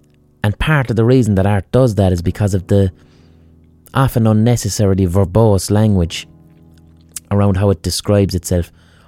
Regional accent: Limerick, Munster, Ireland; but I call it Rhythm O because I'm from Limerick.

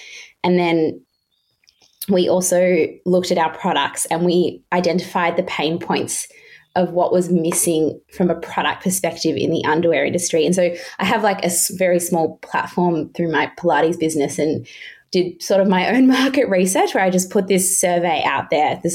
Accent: Melbourne, Victoria, Australia; we're both from Melbourne, so we were in all the Melbourne lockdowns

